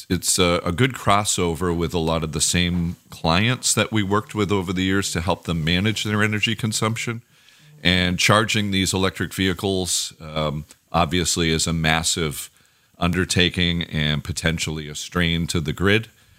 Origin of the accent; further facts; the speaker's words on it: Massachusetts, United States; I'm from the Northeast, up in the Massachusetts area.